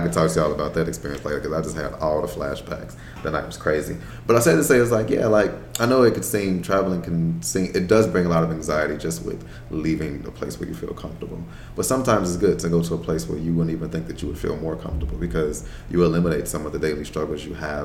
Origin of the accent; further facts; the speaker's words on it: Chicago, Illinois, United States; Okay, I'm out from Chicago, and I asked all my friends to come out.